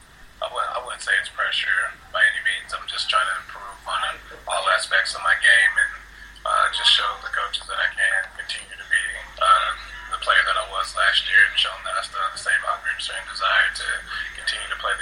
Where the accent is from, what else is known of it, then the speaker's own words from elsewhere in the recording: Indiana, United States; I mean, I grew up in Indiana, so I got to watch Peyton for all those years